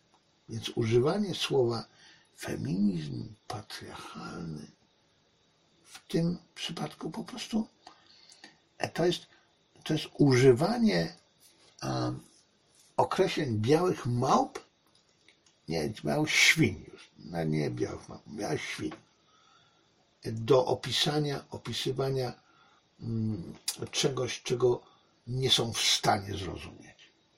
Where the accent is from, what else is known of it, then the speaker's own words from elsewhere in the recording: China; Ja jestem Chińczykiem i ja rozumiem, dlaczego chińskie rodziny myślą tak, a nie inaczej.